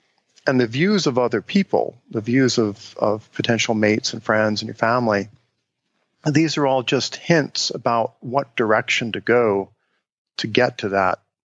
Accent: Cincinnati, Ohio, United States; the way I grew up in Cincinnati, Ohio was we would go out on a Saturday morning and play in the neighborhood and have adventures in the woods

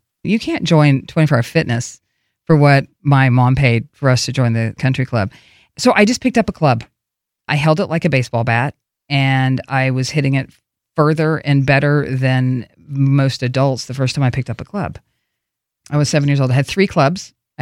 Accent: Oklahoma, United States; probably the best way to describe what growing up in Oklahoma was like is that my closest friends in the world today are friends from there.

